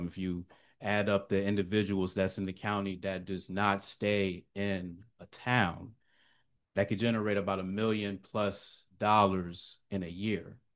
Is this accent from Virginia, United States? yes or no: yes; Virginia Beach, Virginia, United States; I'm originally from Virginia, north of Virginia, Virginia Beach.